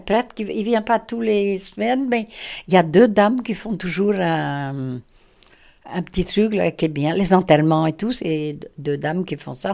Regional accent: Ouessant, Brittany, France; born there; Je suis née à Ouessant, dans cette maison.

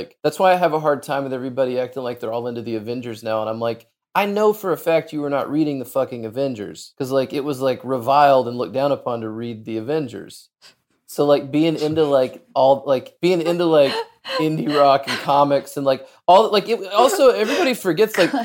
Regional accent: Arkansas, United States; It is very beautiful. It's a great place to grow up and be from

